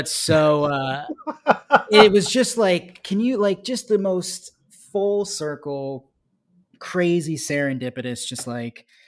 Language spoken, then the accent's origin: English; Philadelphia, Pennsylvania, United States; I'm from Philadelphia, Pennsylvania.